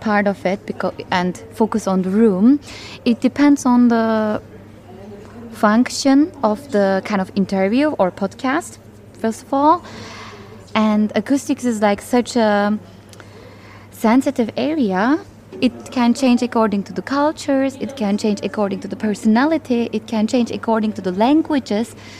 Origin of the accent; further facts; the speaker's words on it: Izmir, İzmir, Turkey; I'm from Izmir, for example, and we have like so many theaters there, like antique theaters, antique places.